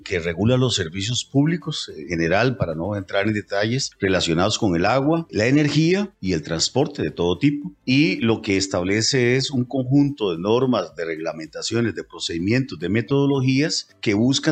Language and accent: Spanish; Costa Rica; Y ese es el reto que como costarricenses tenemos